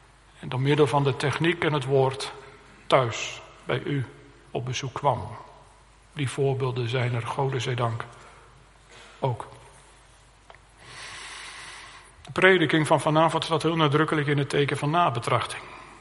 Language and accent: Dutch; Harderwijk, Gelderland, Netherlands; Ik denk aan de plaats waar ik opgegroeid ben, Harderwijk.